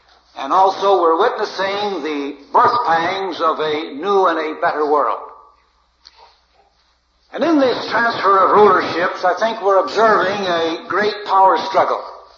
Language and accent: English; Chicago, Illinois, United States; As growing up in Chicago under the tutorship of Brother Edmund and all the other elders in Chicago Ecclesia